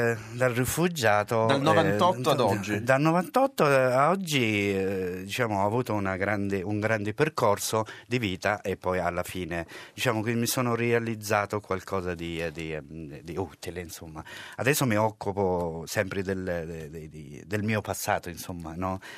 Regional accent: Algeria; Italian is a second language; moved away; ho 41 anni e vengo dall'Algeria. E sono rifugiato politico e ho lasciato l'Algeria all'epoca della guerra civile, a fine anni 90. Insomma, 98 sono arrivato a Napoli

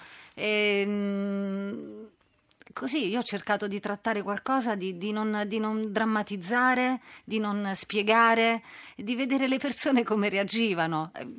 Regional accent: Terracina, Lazio, Italy; Poi mi conoscono tutti, sono cresciuta a Terracina, quindi avevamo più libertà di movimento.

